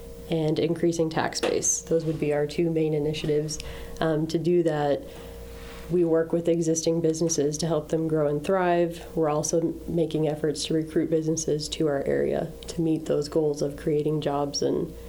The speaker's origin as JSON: {"language": "English", "town": "Indianola", "region": "Iowa", "country": "United States", "tie": "born or raised there", "said": "Born and raised in Indianola."}